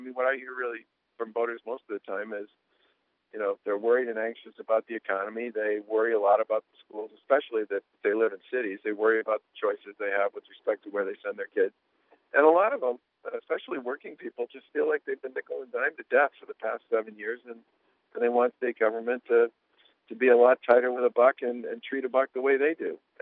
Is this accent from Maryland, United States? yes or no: no; Massachusetts, United States; I'm from Essex County.